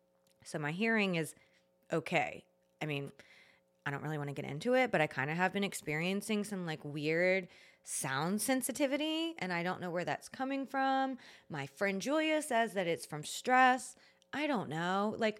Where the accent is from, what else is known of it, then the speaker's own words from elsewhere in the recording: New Orleans, Louisiana, United States; I was like, oh my gosh, we're from New Orleans.